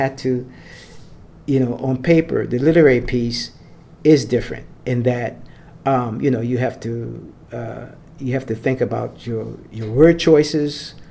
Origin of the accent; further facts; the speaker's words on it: Philadelphia, Pennsylvania, United States; Savannah has a connection from where I'm from Philly, Philadelphia.